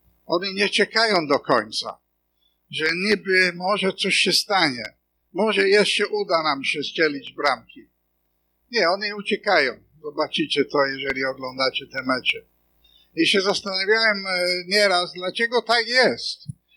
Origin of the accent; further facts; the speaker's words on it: North West England, United Kingdom; Polish is a second language; urodziłem się, wychowałem się koło Manchesteru.